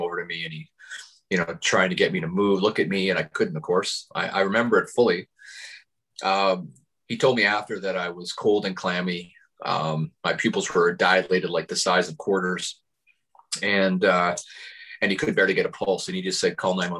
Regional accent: Canada; Of course, I'm Canadian in the wintertime.

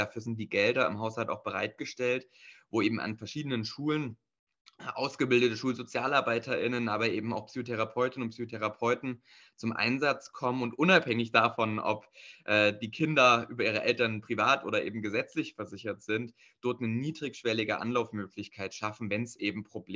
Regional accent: Schleswig-Holstein, Germany; In Schleswig-Holstein, wo ich herkomme, gibt es dafür auf jeden Fall Unterstützung.

